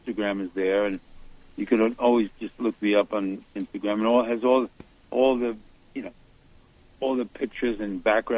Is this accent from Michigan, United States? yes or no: no; Queens, New York, United States; also born or lived in Brooklyn; I was raised in Brooklyn and Queens.